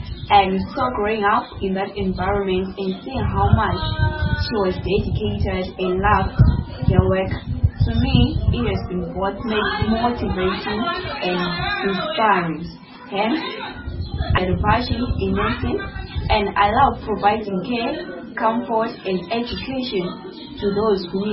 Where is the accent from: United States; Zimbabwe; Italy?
Zimbabwe; Bulawayo; I'm 20 years old. I grew up in Bulawayo.